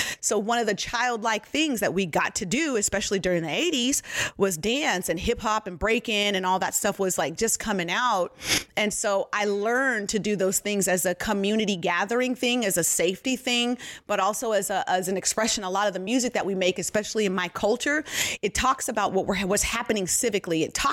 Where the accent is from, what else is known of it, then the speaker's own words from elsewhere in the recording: Richmond, California, United States; I grew up in Richmond, California, mm-hmm. and we grew up as kids. There's six of us kids at home.